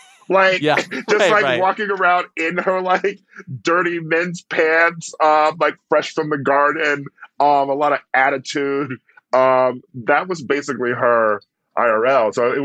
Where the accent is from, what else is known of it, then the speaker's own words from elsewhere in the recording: Milwaukee, Wisconsin, United States; I mean, I am from Milwaukee, and so I know the Dahmer story